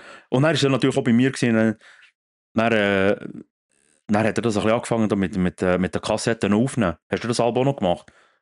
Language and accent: German; Meiringen, Bern, Switzerland; ich bin in Meiringen aufgewachsen.